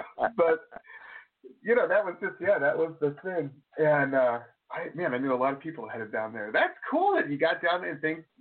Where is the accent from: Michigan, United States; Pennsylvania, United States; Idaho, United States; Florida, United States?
Michigan, United States; Detroit; you know, I grew up in Detroit, and it seemed that everybody in the music business then, and this is probably the late 80s, early 90s, you know, Atlanta was the place to be, man.